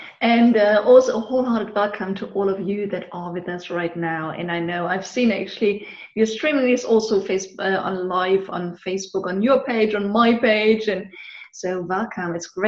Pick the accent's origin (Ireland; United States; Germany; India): Germany; eastern Germany; English is a second language; Well, you know, I grew up actually behind the wall on the Eastern German side.